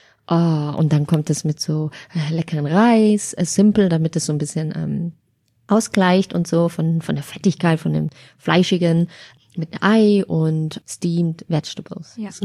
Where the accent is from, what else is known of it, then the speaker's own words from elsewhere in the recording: Bavaria, Germany; ich bin halb Vietnamesin, halb Chinesin, aber geboren in Bayern und in Deutschland aufgewachsen